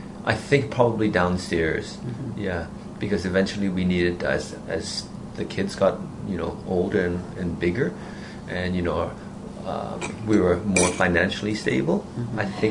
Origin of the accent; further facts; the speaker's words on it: Hong Kong; And I'm from Hong Kong, and so I speak Cantonese.